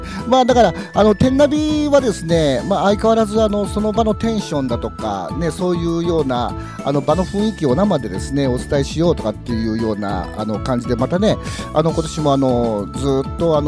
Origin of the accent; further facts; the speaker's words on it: Gifu, Japan; はい、もう本当に私の地元でございまして、